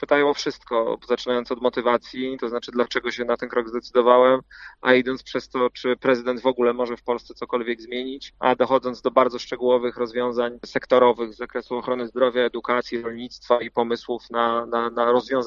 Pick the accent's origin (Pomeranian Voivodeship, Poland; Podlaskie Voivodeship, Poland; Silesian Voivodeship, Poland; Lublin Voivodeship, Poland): Podlaskie Voivodeship, Poland; bo pochodzę z Podlasia, z Białostoczyzny, więc wiem, że jedność to nie jest jednolitość